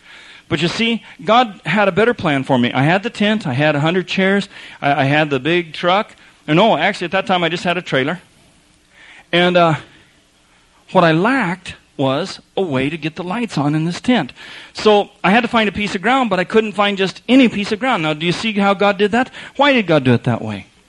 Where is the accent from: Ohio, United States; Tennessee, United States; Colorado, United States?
Colorado, United States; Denver; because I grew up in Denver.